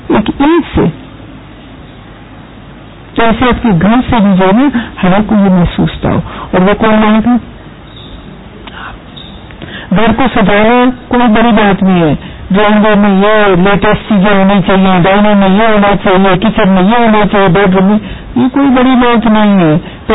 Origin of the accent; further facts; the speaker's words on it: Mumbai, Maharashtra, India; اور میں ممبئی سے آئی ہوں, میں اسسٹنٹ پروفیسر کرنا گائڈ ہوں ممبئی میں ہی.